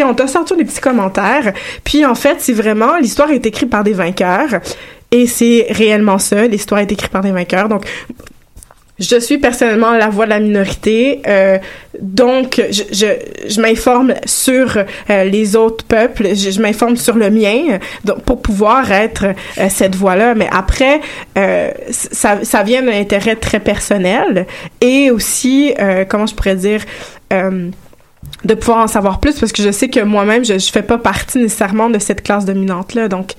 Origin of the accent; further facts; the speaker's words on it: Montreal, Quebec, Canada; born there; je suis née à Montréal, mais je peux voir vraiment la différence de traitement étant, moi, québécoise d'origine haïtienne